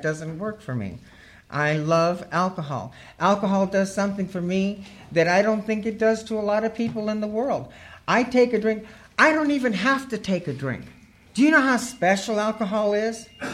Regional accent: Bakersfield, California, United States; born there; I was born in Bakersfield.

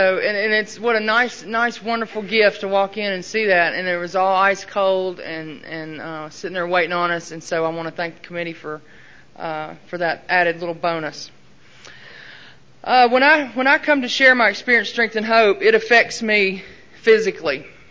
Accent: Southern United States, United States; I'm from the South, deep South. And we tend to know a thing or two about hospitality.

